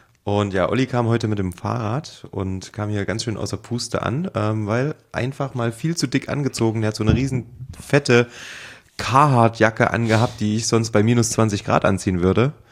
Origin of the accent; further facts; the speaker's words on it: Saalfeld, Thuringia, Germany; Hat nur noch so ein Saalfelder Ur oder Ur-Saalfelder mitgenommen, was aus meiner Heimat so ein bisschen ist